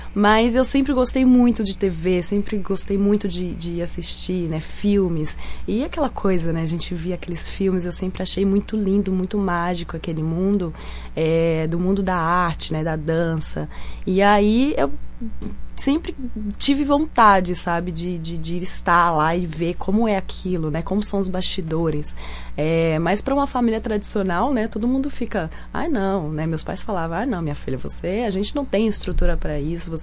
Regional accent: Minas Gerais, Brazil; eu vim do interior de Minas Gerais, né? De uma família tradicional

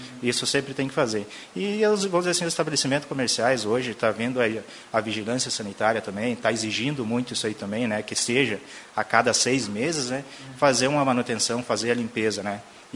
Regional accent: Lagoa Vermelha, Rio Grande do Sul, Brazil; sou natural daqui de Lagoa Vermelha, né? Meus pais eram daqui da região, né? Meu pai aqui de Biaçá e minha mãe aqui de Caseiros, né? A gente morou aqui sempre, né?

